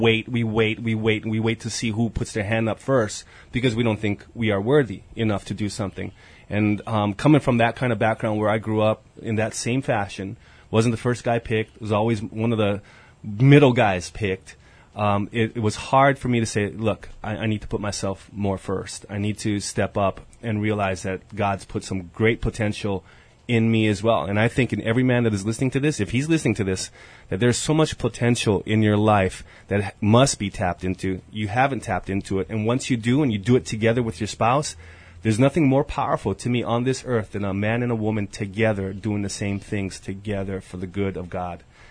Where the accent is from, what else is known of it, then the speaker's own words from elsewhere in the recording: Hawaii, United States; especially from coming from Hawaii, born and raised on the Big Island, we got this local boy syndrome sometimes.